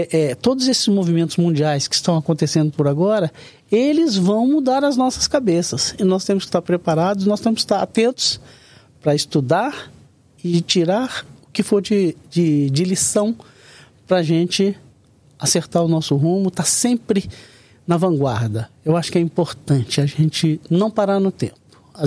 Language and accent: Portuguese; Minas Gerais, Brazil; a minha origem, eu sou mineiro, né?